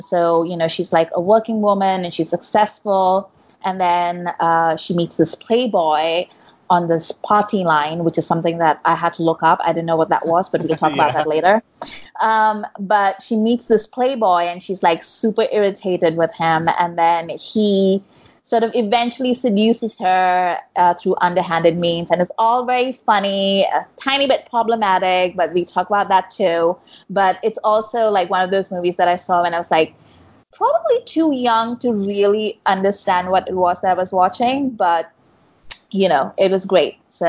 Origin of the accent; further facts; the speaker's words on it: Delhi, India; I grew up in Delhi, which is the capital of India. And, and I'm old